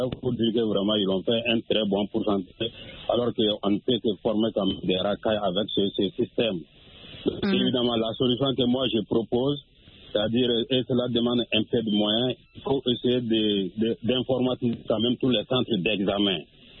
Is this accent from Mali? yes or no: yes; Mali; chez nous, au Mali